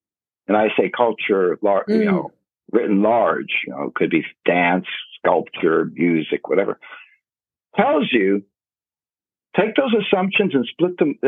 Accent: United States; you're from the UK, I'm from the States, we went to China.

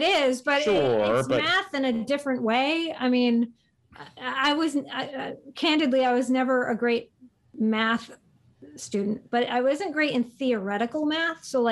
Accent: Worcester, Massachusetts, United States; I grew up in Worcester, Massachusetts.

